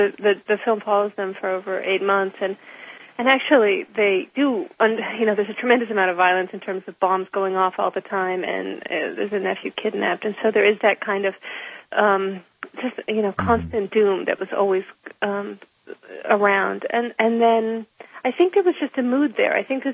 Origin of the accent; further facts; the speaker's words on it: United States; I said, I'm an American. I am here to document the situation of the war.